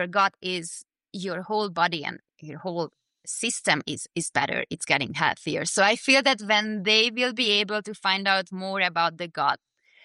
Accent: Hungary; moved away as an adult; also born or lived in Mexico / Panama; So I'm originally from Hungary. I was born in Hungary, finished med school in Hungary. But it was around 18 years ago when I moved away from Hungary. My family is there. Everybody's living there. I was living in Mexico for almost 5 years, and then in Panama

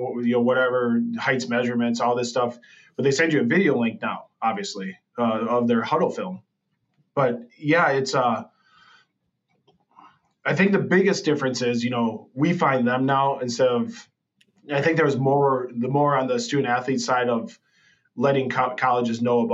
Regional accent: Wisconsin, United States; no other place I'd rather play, you know, than for my home state Badgers

